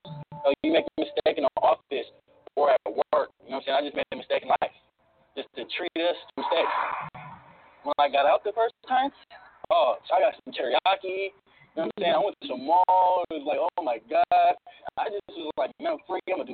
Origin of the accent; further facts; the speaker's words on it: Seattle, Washington, United States; I'm from here from the Central District